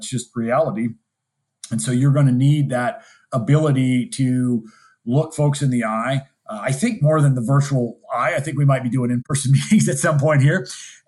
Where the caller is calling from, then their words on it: Montana, United States; I'm dialing in from Montana